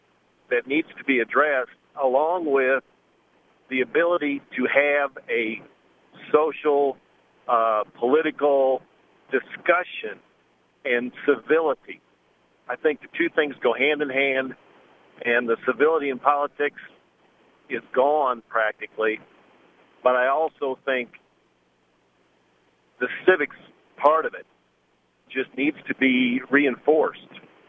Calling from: Hannibal, Missouri, United States; Hannibal, Missouri.

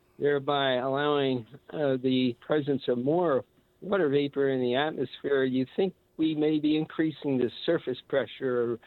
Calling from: Colorado, United States; Hi, guys. We're visiting from Colorado. Our son lives here in Milwaukee.

